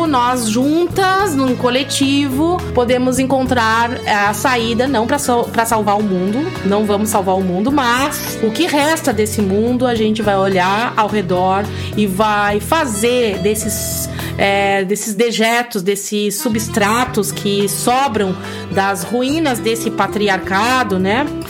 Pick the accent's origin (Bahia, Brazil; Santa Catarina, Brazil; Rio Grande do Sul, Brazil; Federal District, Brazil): Rio Grande do Sul, Brazil; Arroio Grande; born there; Mas é o lugar onde eu nasci, uma cidade que se chama Arroio Grande, quase fronteira com o Uruguai